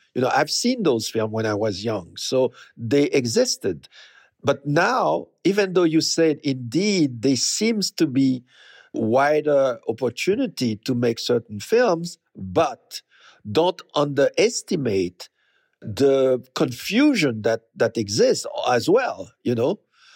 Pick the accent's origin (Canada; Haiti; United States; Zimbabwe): Haiti; through the fact that I came from Haiti, a country which is very aware of its history, I knew to make the difference.